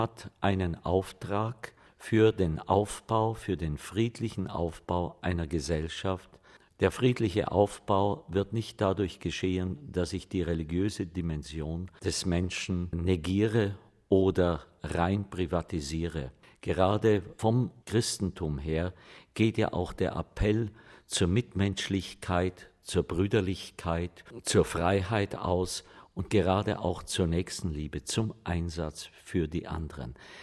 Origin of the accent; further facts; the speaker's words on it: Germany; Ich bin sehr froh, dass er mein Heimatland wieder besucht.